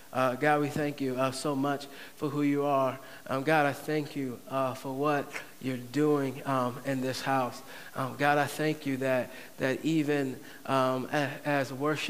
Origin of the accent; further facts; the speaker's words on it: Franklin, Virginia, United States; We grew up in Franklin, Virginia, which is right down the road